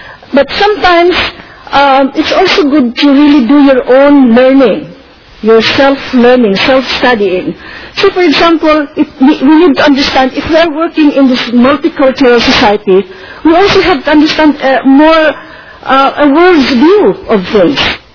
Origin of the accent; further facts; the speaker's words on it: Philippines; because I am Filipino and I can speak a particular language, but I cannot claim to know any of the other communities.